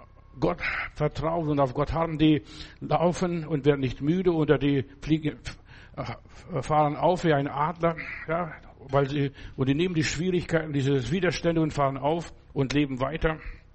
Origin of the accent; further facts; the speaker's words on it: Germany; Die Westler, also das sind wir Deutsche hier ganz besonders, wir sind verwöhnt, verweichlicht, verzogen, verzärtelt.